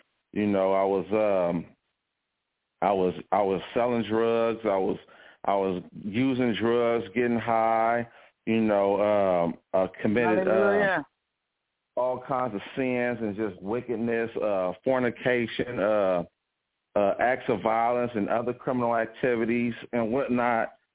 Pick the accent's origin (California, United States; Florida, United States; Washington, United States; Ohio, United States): California, United States; Oakland; But growing up in West Oakland, in a hectic environment, I kind of went astray, you know, from my Christian upbringing and teachings.